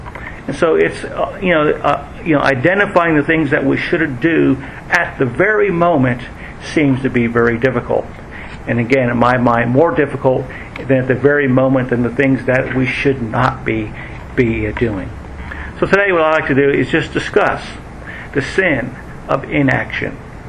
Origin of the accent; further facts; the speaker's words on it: Pennsylvania, United States; because growing up in Pennsylvania, I am a Penn State fan.